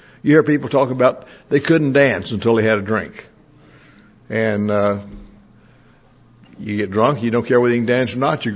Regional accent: Texas, United States; And I'm from Texas. Actually, I'm not from Dallas, Texas.

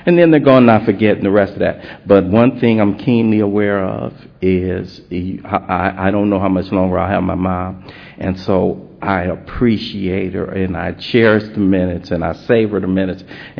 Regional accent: Los Angeles, California, United States; I'm from South Central Los Angeles, and my mother was on welfare in the 60s.

